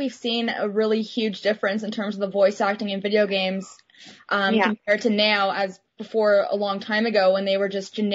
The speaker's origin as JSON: {"language": "English", "town": "Toronto", "region": "Ontario", "country": "Canada", "said": "I'm from Canada as well. I'm from Toronto."}